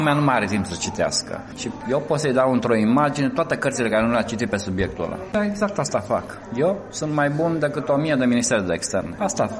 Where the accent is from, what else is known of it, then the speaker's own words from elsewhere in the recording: Romania; eu personal ca român, eu vin într-o cultură care a exportat 3 milioane de oameni.